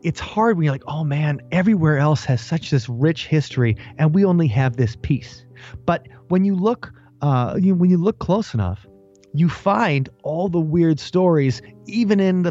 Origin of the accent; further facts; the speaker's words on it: Wisconsin, United States; It's because growing up in Wisconsin, while, you know, you can make jokes about the dairy state and stuff, it's a beautiful place.